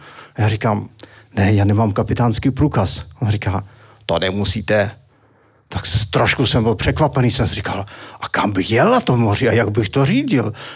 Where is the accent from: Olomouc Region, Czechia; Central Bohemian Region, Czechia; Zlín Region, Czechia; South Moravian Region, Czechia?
Zlín Region, Czechia; já jsem narozený v březnu, já jsem Valach